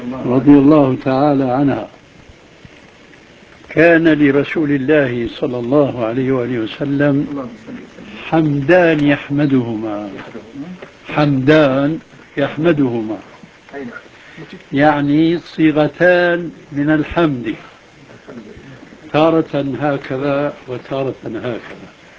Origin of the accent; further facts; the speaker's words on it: Syria; كما يقال عندنا في سوريا كالمنشار